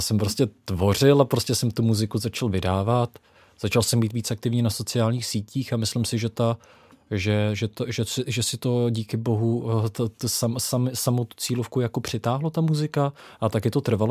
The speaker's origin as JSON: {"language": "Czech", "region": "Vysočina Region", "country": "Czechia", "said": "Pocházím z Vysočiny."}